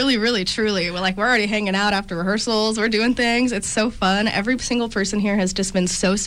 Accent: California, United States; I came from California, the Bay Area, specifically Santa Cruz, San Francisco area.

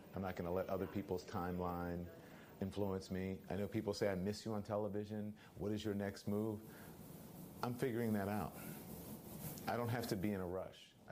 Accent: United States; I have a responsibility not only as a journalist, but as an American, to tell the truth

